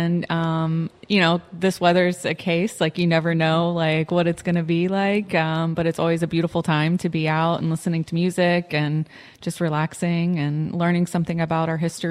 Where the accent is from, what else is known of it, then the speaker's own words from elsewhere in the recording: St. Augustine, Florida, United States; And I grew up in St. Augustine.